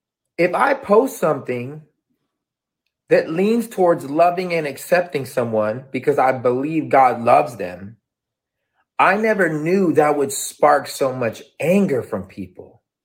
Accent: United States; born there; Hella grateful that I was born in America where I have a church in every freaking corner

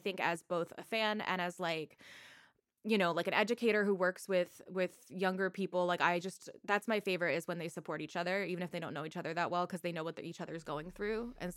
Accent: United States; I guess as an American, like, I didn't expect the outpouring of support to be so international

